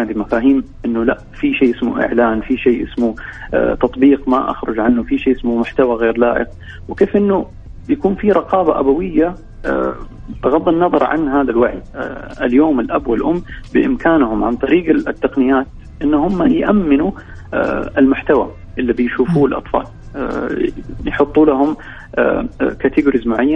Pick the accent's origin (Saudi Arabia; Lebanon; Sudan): Saudi Arabia; إنه عندنا في السعودية باختلاف طبعا كل المؤتمرات